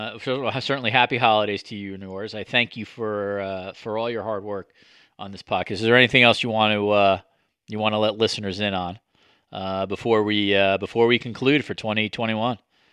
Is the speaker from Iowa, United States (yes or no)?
no; New York, United States; You know, the other thing too about the like sort of growing up around New York and being into sports is it's so different.